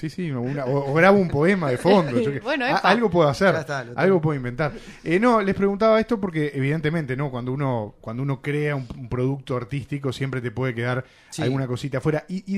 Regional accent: Argentina; incluido desde la perspectiva de dos argentinos, en donde la situación, bueno, ¿Qué les puedo decir? Como está Argentina, ¿no?

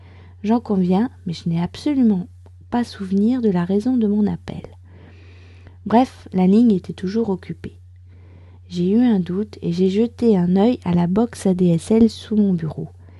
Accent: France

